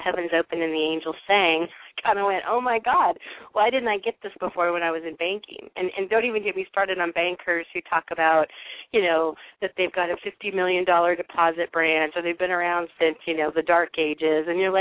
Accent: Midwest, United States; because you and I are both Midwest girls. Yay, we're from the Midwest.

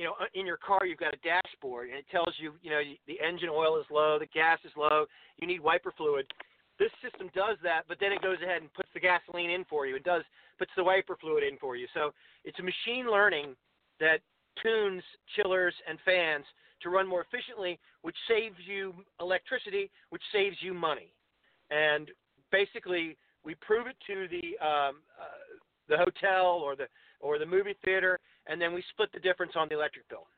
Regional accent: Virginia Beach, Virginia, United States; Because I'm from Virginia Beach, and I know a lot of people that own hotels

